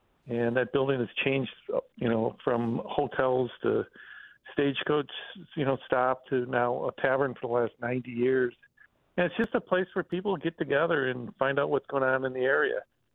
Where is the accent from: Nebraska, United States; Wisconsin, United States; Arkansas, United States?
Wisconsin, United States; Janesville; I'm from Janesville. So if we drove from Janesville to Madison, I mean, that's halfway.